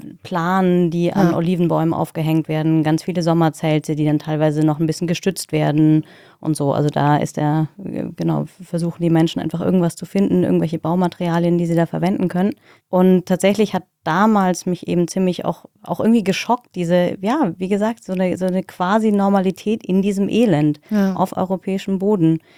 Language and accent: German; Germany; okay, ich bin Deutsche, ich bin sogar von Haus aus Juristin.